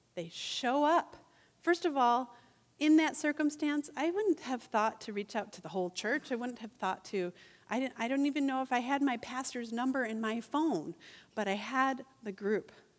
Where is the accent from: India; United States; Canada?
United States; Albion; a big race in my hometown of Albion